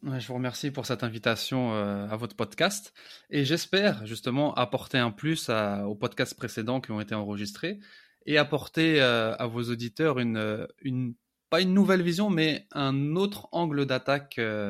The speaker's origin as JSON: {"language": "French", "region": "Île-de-France", "country": "France", "tie": "born or raised there", "said": "moi, je suis né en France, dans la région parisienne. J'ai grandi comme un jeune des années 80-90."}